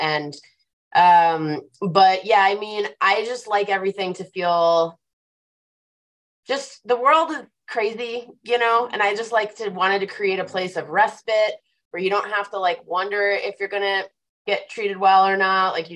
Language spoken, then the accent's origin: English; Minnesota, United States; now in Colorado, United States; I really wanted to bring like 1,000 square feet of my hometown to Colorado, you know, kind of selfishly so that I could hang out. Yeah. Sort of in Minnesota, but with better weather.